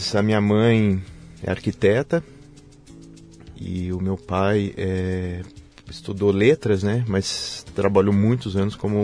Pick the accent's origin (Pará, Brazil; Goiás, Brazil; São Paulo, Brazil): São Paulo, Brazil; Jundiaí; now in Denmark; Eu nasci em Jundiaí. Sou natural de Jundiaí.